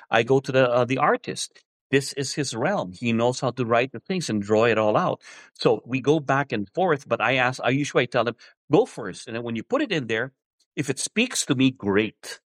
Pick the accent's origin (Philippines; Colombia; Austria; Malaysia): Philippines; now in United States; Growing up in the Philippines, I couldn't afford them. Now I migrated to the U.S., totally different world.